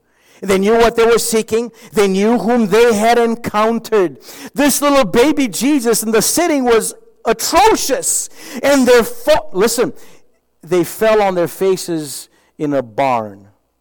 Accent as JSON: {"language": "English", "country": "Romania", "tie": "born or raised there", "second_language": "English", "said": "I grew up back in Romania, and even there we received these American songs."}